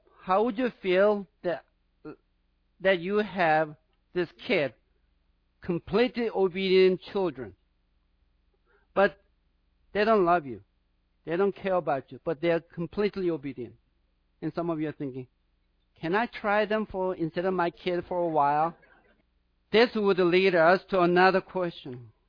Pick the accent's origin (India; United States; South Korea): South Korea; English is a second language; You know, just side note, I'm from South Korea.